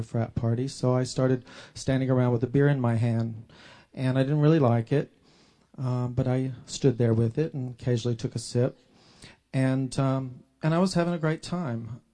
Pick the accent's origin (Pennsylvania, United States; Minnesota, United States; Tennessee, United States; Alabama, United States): Tennessee, United States; Nashville; I grew up in Nashville, Tennessee, and I was blessed to grow up in a loving home.